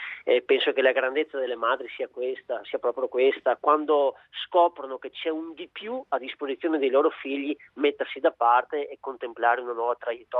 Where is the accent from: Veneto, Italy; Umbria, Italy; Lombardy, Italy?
Veneto, Italy; Ma l'augurio è imbarazzante pronunciarlo da un veneto che è stato emigrante e oggi si dimentica di questa sua condizione.